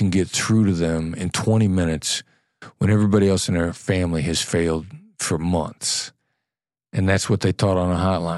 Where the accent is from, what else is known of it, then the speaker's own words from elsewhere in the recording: Iowa, United States; I grew up in Iowa. I'd never been anywhere. Like going to Illinois was a big deal where I grew up. Crossing a state line was a big deal.